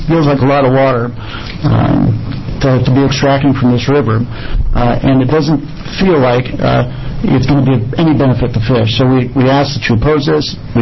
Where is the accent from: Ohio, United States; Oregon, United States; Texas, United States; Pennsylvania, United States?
Oregon, United States; Tualatin; I hail from Tualatin, lifelong Oregonian.